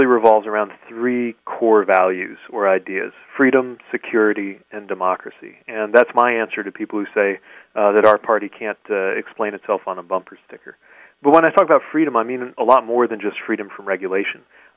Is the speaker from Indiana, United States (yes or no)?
yes; Indiana, United States; makes it difficult for people in my home state of Indiana or yours of California to have a voice in presidential politics.